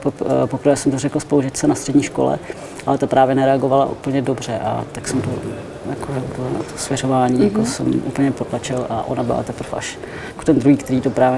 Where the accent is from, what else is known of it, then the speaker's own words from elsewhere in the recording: Ostrava, Moravian-Silesian Region, Czechia; já pocházím z Ostravy. Tam bych řekl, že to je takový specifický region